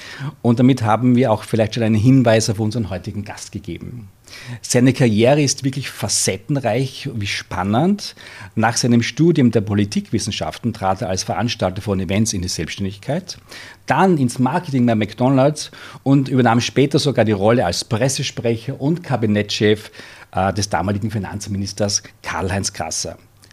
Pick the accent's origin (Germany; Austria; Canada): Austria; Styria; Ich komme aus dem Bezirk Feldbach, also aus der Oststeiermark.